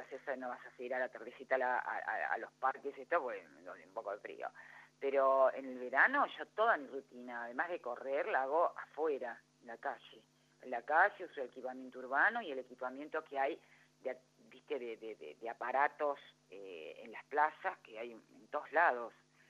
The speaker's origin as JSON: {"language": "Spanish", "region": "Buenos Aires", "country": "Argentina", "lives_now": "Neuquén, Argentina", "said": "yo soy extranjera en este sentido, pues soy de Buenos Aires, de la capital"}